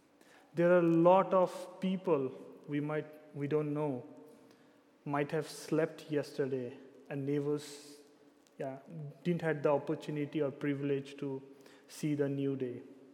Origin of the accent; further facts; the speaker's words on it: India; now in Zeist, Netherlands; I am basically from India, from where Eliza comes